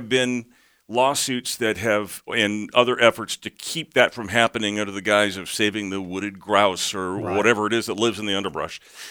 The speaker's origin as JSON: {"language": "English", "region": "California", "country": "United States", "tie": "born or raised there", "said": "I grew up in California, and this has been a discussion that they've had ever since I can remember."}